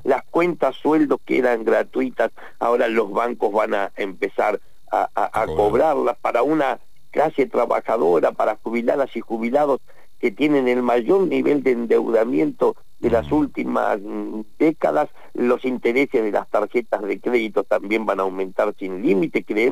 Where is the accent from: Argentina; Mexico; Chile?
Argentina; Patagonia; para aquellos que somos patagónicos, que la recordamos también cortando la ruta entre Bariloche y el Bolsón